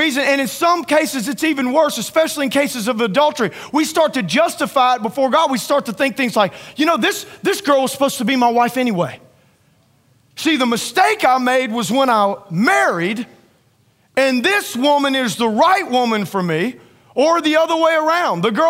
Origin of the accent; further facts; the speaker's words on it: Louisiana, United States; You know, I'm from Louisiana, and in Louisiana, I've never been, but I have several friends that go turkey hunting.